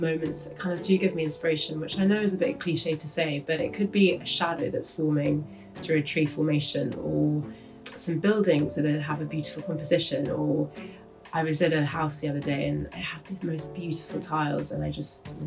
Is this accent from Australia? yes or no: no; London, United Kingdom; also born or lived in Cambridge; my family is from Cornwall. … is a Cornish name, but I grew up in London, in fact. And then my parents moved to Cambridge, so I grew up there.